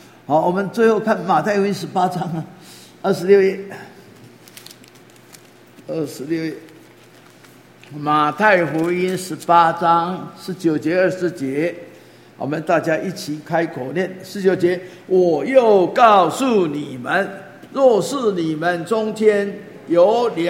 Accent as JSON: {"language": "Chinese", "country": "Taiwan", "said": "我们人家说我们台湾人哦，这个说得很好哈"}